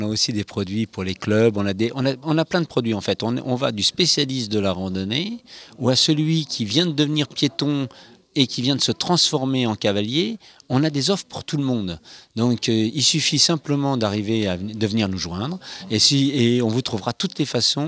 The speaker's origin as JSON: {"language": "French", "town": "Paris", "region": "Île-de-France", "country": "France", "said": "Alors, moi, je suis parisien. Eh oui, je suis parisien et tout le monde n'est pas parfait."}